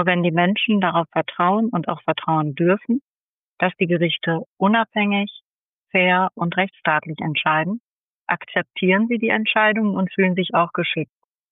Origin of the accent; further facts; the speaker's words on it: North Rhine-Westphalia, Germany; Ich komme aus dem Ruhrgebiet, da bin ich groß geworden. Ich komme auch eher aus einer Arbeiterfamilie, wenn ich den Begriff gebrauchen darf. Meine Eltern waren keine Akademiker.